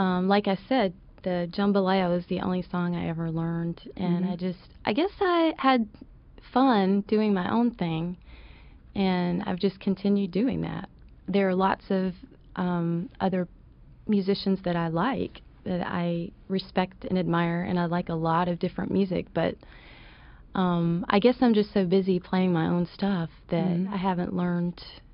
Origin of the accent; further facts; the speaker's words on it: Aiken, South Carolina, United States; born there; Well, I was born in Aiken, South Carolina, which is near Columbia, where it's really, really hot.